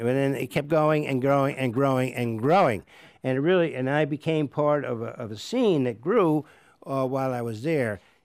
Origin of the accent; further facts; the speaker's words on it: Delmar, New York, United States; I grew up outside Albany in Del Mar, and I always said it took me 18 years to get out of the suburbs.